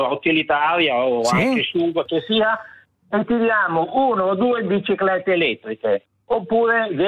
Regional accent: Milan, Lombardy, Italy; io sono di Milano.

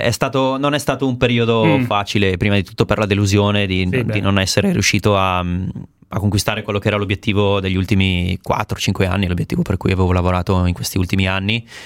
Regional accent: Seriate, Lombardy, Italy; io sono di Seriate, vicino a Bergamo, quindi sono a 20 km da Sarnico

